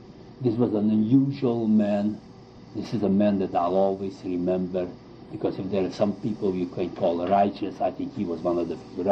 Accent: Czechia; And I grew up in Czechoslovakia. I was born in Czechoslovakia, I grew up in Czechoslovakia.

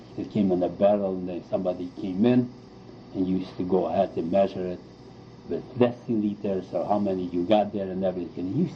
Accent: Czechia; And I grew up in Czechoslovakia. I was born in Czechoslovakia, I grew up in Czechoslovakia.

